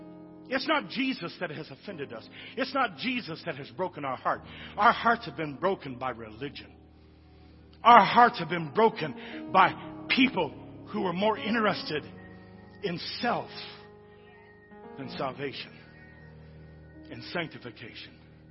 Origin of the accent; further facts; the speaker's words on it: West Virginia, United States; I'm born and bred hillbilly. I'm from West Virginia.